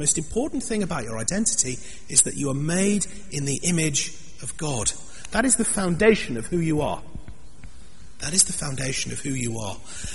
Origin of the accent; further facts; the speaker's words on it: Sunderland, North East England, United Kingdom; That's my hometown, Sunderland.